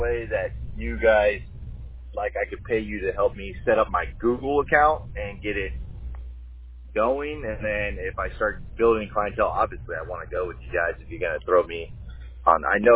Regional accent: Orlando, Florida, United States; now in Spring Hill, United States; but I'm from Orlando, and I moved to Spring Hill

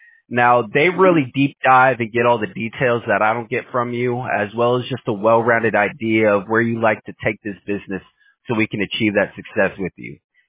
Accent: Houston, Texas, United States; I was born and raised in Houston, so I pretty much got all of Texas and this whole southern region. It's my whole stomping ground

